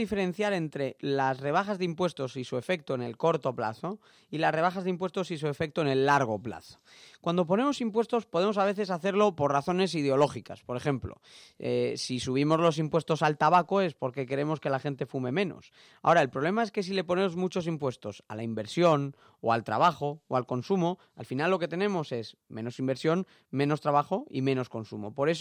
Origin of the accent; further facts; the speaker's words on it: Santiago de Compostela, Galicia, Spain; born there; now in Madrid, Spain; Yo nací en Santiago de Compostela. Soy un gallego en Madrid.